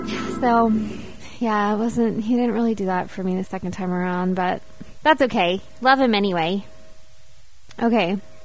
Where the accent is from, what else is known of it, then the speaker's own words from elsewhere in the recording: Bryan College Station, Texas, United States; Rainey Rodriguez is actually from my hometown in Texas. Yeah, Bryan College Station.